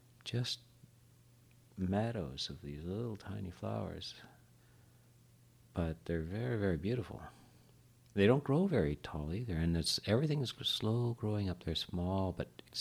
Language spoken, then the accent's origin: English; Canada; so I'm, you know, kind of born and raised in Canada, and I spent a lot of time out in the forest and living and doing a lot of camping and stuff